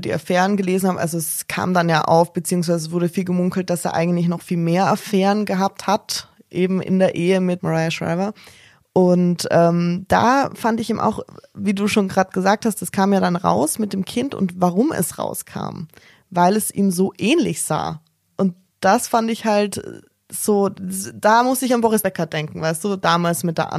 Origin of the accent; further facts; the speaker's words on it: Austria; als Österreicherin